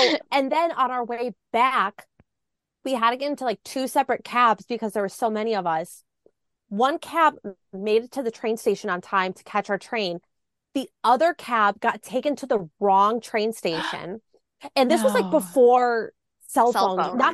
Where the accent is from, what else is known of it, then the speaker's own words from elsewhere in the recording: Milwaukee, Wisconsin, United States; And I grew up in the Milwaukee area, so it's really only, you know, like a 2-hour drive down to Chicago